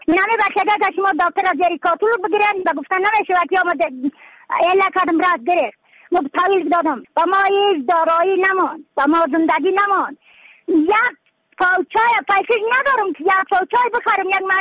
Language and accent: Persian; Badakhshan, Afghanistan; از بدخشان هستم، مرکز بدخشان ولسوالی اکل پایان.